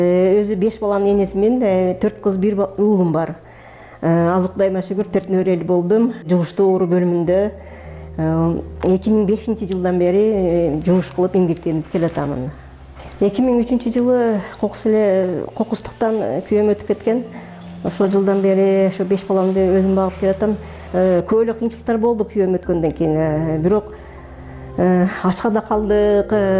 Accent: Batken, Batken Region, Kyrgyzstan; born or raised there

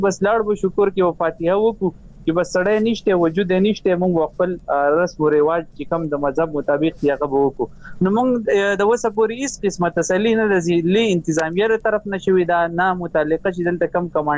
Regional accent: Pakistan; مونږ د ریاست وفادار خلک یو. مونږ د پاکستان شهریان یو.

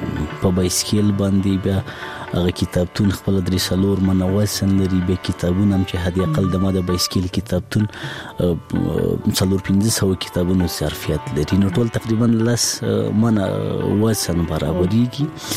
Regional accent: Laghman, Afghanistan; زه په لغمان کې پیدا شوم په لغمان کې را لوی شوم خوانځي مې په لغمان کې لوستې

